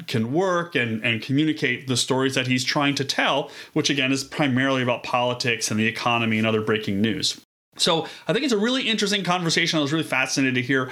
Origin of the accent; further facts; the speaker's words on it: Buffalo, New York, United States; Okay, so I'm from Buffalo.